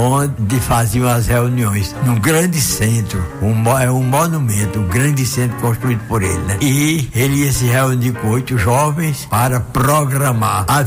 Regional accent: Caicó, Rio Grande do Norte, Brazil; Dizia, eu sou do Caicó, do Rio Grande do Norte.

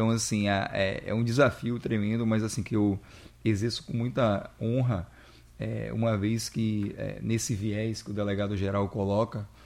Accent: Itabuna, Bahia, Brazil; Que minha mãe é carioca, meu pai é baiano. Eles casaram no Rio, vieram para a Bahia, eu nasci aqui com minha irmã, na cidade de Itabuna, no sul da Bahia, e aí a gente foi para lá, eu fui para lá com 17 anos

